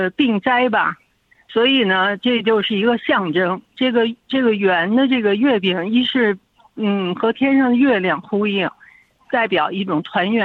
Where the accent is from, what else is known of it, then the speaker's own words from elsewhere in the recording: Beijing, China; 我记得小的时候，我是北京人，